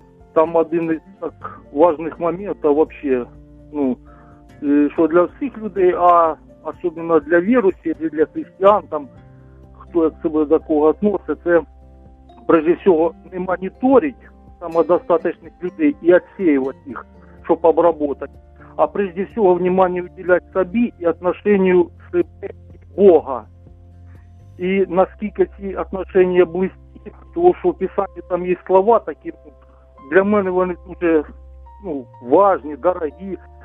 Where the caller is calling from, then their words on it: Kharkiv Oblast, Ukraine; я з Харківської області.